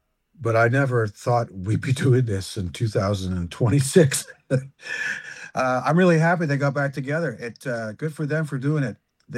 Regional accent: Montreal, Quebec, Canada; I said in Montreal, my hometown … they became really big in that area

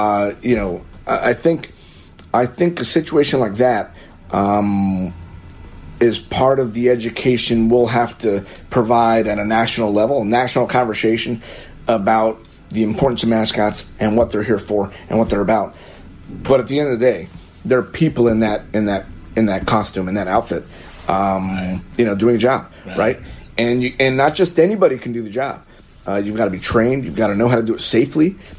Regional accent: Florida, United States; I'm from Florida, and they have trains. You know, there are trains in Florida.

